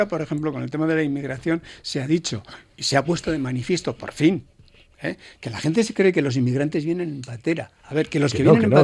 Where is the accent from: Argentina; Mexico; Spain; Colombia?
Spain; Ondarroa, Basque Country; yo que soy de Ondarroa